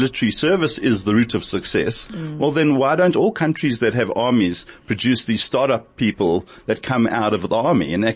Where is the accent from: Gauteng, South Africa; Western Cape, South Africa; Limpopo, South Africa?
Gauteng, South Africa; Brakpan; I grew up in Brakpan and I went to Brenthurst Primary School.